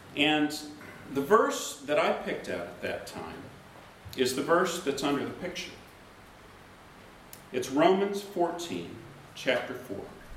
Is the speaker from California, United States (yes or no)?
no; Virginia, United States; And we come from Virginia. We didn't even know what thistles were.